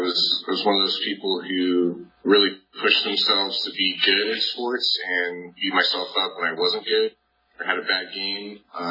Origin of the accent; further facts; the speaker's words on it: Lodi, California, United States; also born or lived in Lockford; I grew up in Lodi, California, up north, and I went to the same elementary school, and then in seventh grade, we moved to a small town of Lockford.